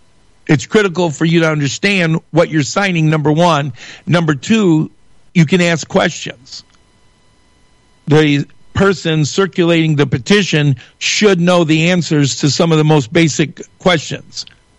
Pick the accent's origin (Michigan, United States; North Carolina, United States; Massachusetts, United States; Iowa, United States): Michigan, United States; born there; I was born in Oakland County. I contacted the Oakland County clerk.